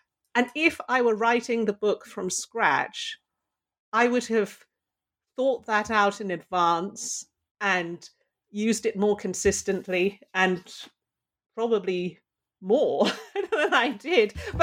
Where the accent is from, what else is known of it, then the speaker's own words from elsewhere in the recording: London, United Kingdom; And my mother was Irish. And although I grew up in London, she kept her Irish passport all her life.